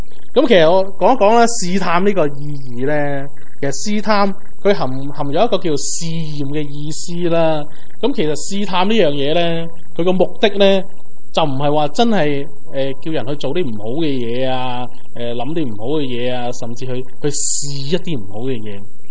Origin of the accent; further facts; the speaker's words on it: China; 饼就系好似我哋中国人咁样嘅饭咁样啦